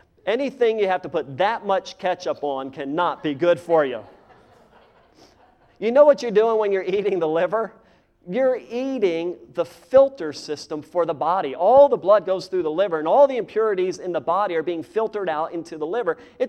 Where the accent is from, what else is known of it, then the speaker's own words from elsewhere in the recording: Louisiana, United States; also born or lived in Pennsylvania; I grew up in Louisiana. I was actually born in Pennsylvania, spent half my childhood there, went down, learned how to talk Cajun down there in Louisiana.